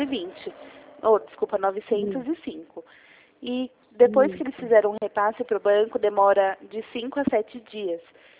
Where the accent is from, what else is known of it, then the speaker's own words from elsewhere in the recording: Jundiaí, São Paulo, Brazil; Eu sou de Jundiaí.